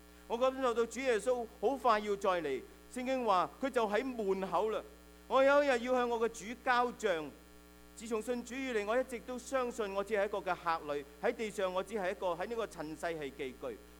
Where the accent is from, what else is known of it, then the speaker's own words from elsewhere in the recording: China; also born or lived in Hong Kong; 我在中国大陆出生成长，在香港受到最好的训练